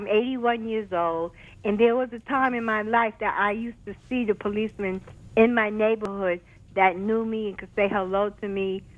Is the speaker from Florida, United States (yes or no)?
no; Brooklyn, New York, United States; I'm from Brooklyn.